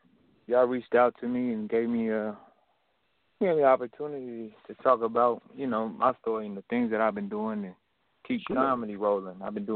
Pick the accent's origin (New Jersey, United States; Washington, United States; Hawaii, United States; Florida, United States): Washington, United States; Tacoma; also born or lived in Bay Area; started in Seattle. I started comedy in the Bay Area. And then I ended up in Tacoma, Washington, is my hometown.